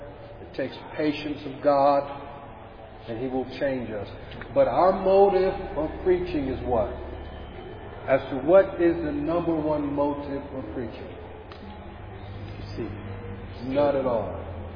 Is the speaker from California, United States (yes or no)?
yes; California, United States; In the USA, it isn't like that. If you're able to get a job anywhere. I'm from California.